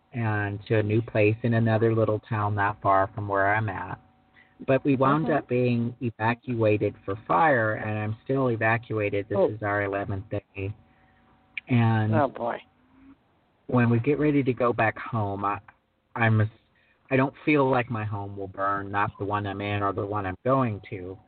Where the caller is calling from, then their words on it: California, United States; I'm in California.